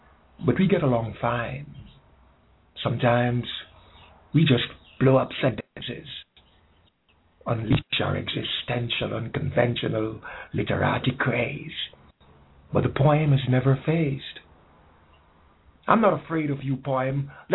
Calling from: Jamaica

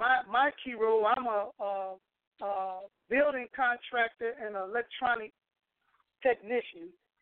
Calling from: Flint, Michigan, United States; student coordinator from the city of Flint.

